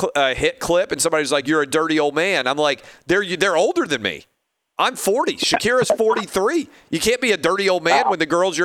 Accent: the South, United States; Now, I grew up in the South

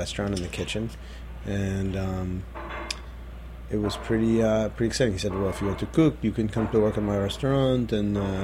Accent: New York, United States; I grew up on the Upper East Side, yeah.

